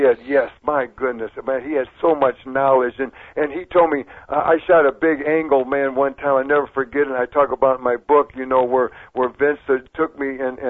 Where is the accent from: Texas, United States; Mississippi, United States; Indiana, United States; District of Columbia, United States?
Indiana, United States; Hammond; I was raised right there in Hammond, Les, and I was just a young kid, man